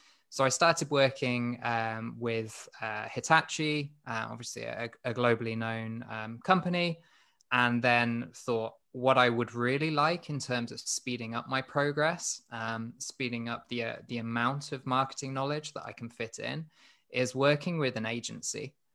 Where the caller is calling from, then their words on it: West Midlands, United Kingdom; As you've probably heard from my accent, it's not the US. I'm slap bang in the middle of the UK, a gorgeous place called Staffordshire.